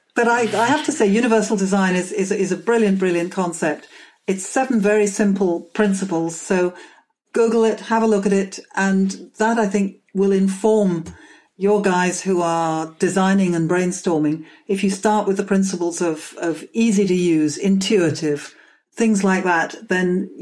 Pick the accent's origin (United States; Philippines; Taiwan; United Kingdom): United Kingdom; London; Well, as a Londoner, I love the London cab, of course.